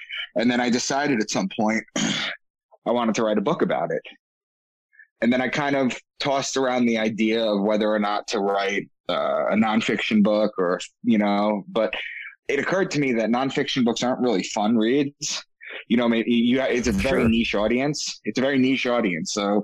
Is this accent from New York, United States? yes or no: yes; Long Island, New York, United States; also born or lived in Boston; I'm from Long Island, and I live in Long Island again, but I moved to Boston for a job.